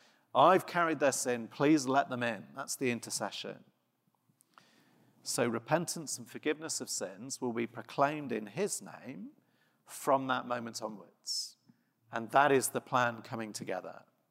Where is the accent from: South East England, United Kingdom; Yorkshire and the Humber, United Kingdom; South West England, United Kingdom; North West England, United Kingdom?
South West England, United Kingdom; I grew up in Glastonbury festival country, and I should say I was never involved